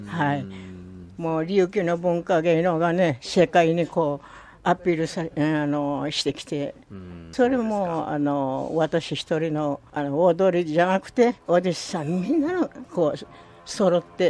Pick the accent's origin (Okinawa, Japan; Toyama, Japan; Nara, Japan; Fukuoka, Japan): Okinawa, Japan; Nakijin; 一応は私は泣き人今泊まり出身なんですよね